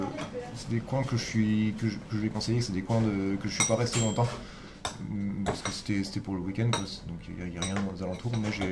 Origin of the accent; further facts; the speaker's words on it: Auvergne-Rhône-Alpes, France; Je suis originaire de Savoie, donc la Drôme.